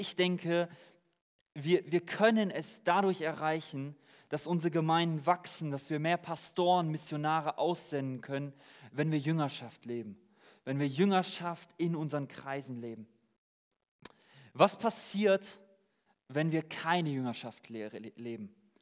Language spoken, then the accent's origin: German; Bielefeld, North Rhine-Westphalia, Germany; ich komme aus Deutschland, genauer die Ecke Bielefeld. Ich weiß nicht, wem das was sagt. Das ist wahrscheinlich ganz der Norden von hier. Bin seit 2016 mit Jesus aktiv unterwegs, komme aus Russlands